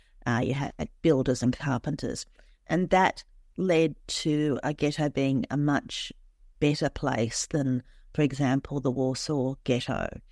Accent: Wollongong, New South Wales, Australia; also born or lived in Sydney; So when I grew up in Wollongong, and when I moved to Sydney for university, at first I lived close to the uni, and then later on my then partner and I moved out to the beaches

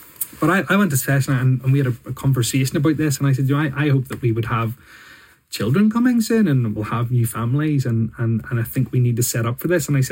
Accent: Bangor, Northern Ireland, United Kingdom; I'm from Bangor originally.

